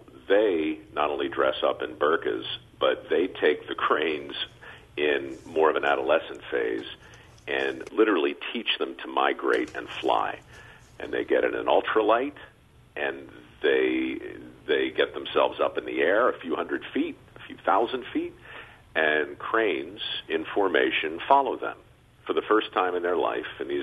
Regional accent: Maryland, United States; we got a line on a guy named Dr. French back in Maryland, my hometown, in fact

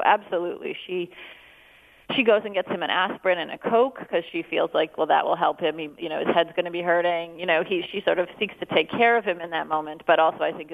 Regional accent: Fox Point, Wisconsin, United States; My parents still live in Fox Point. I grew up in Fox Point, as you know

